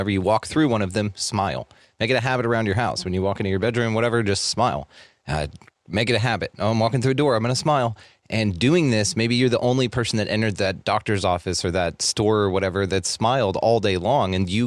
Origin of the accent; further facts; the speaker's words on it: the South, United States; South. We do that. Like, it's weird to us when we go north and they don't.